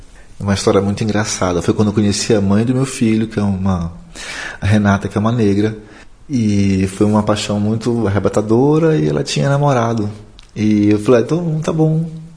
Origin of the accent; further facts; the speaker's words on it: Pará, Brazil; primeira canção que eu fiz como um ritmo paraense, com uma sonoridade de lá, com uma homenagem à minha terra, né?